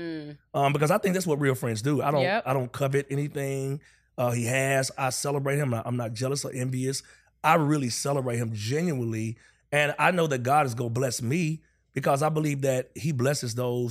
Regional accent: North Carolina, United States; he's from North Carolina. I'm from North Carolina.

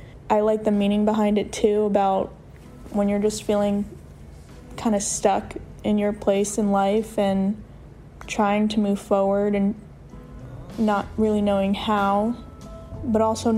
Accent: Houston, Texas, United States; I'm from Houston, Texas, and I've been a longtime listener to Sound Opinions via Spotify for I think about 4 or 5 years now.

